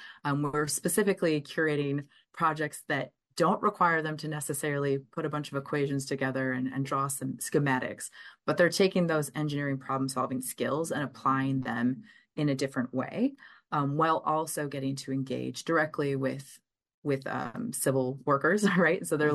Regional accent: California, United States; moved away as an adult; now in Madison, United States; I came here actually from California many years ago now for my graduate work in biology, of all things, and happened to love Madison, ended up staying

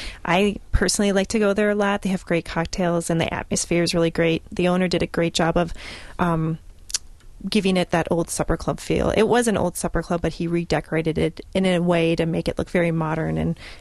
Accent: Green Bay, Wisconsin, United States; See, and that's just another example of I grew up in the Green Bay area.

